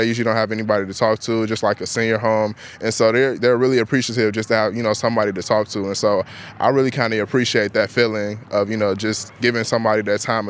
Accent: Chicago, Illinois, United States; I am actually from Chicago, Illinois.

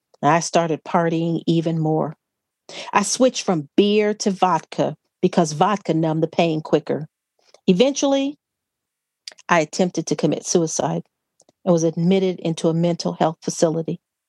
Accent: Gary, Indiana, United States; born there; So they married, and I was born in Gary, Indiana.

